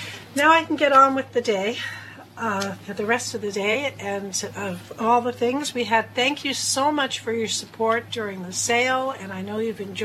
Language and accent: English; Canada; a lot of you know that I grew up in Canada. And up in Canada, we always got Good Friday was a holiday